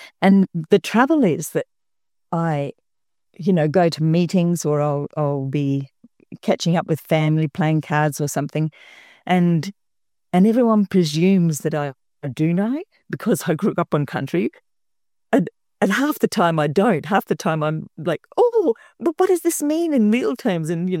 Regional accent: Darwin, Northern Territory, Australia; born there; No, I was born in Darwin

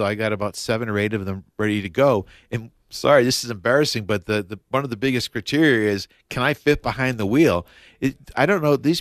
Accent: Boston, Massachusetts, United States; Well, it's just the short version is I'm from Boston, Mass. Originally, I've been here for some time now

